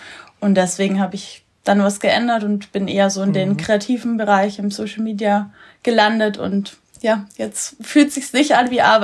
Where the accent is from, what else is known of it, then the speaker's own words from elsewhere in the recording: Bavaria, Germany; ich komme aus dem Allgäu ursprünglich und bin seit 2023 digitale Nomadin.